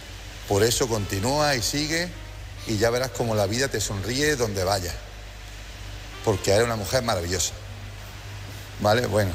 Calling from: Jaén, Andalusia, Spain

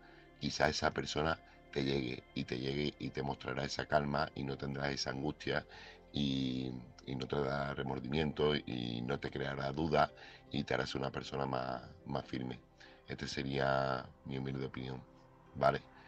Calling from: Seville, Andalusia, Spain; corresponsal de Sevilla

